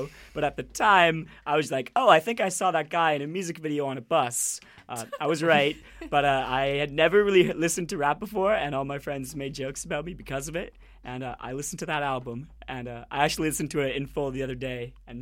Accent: Calgary, Alberta, Canada; I drove a minivan in high school back in my hometown of Calgary

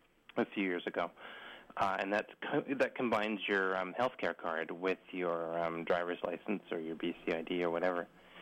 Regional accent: Montreal, Quebec, Canada; born there; I was born in Quebec, province of Quebec, in Montreal.

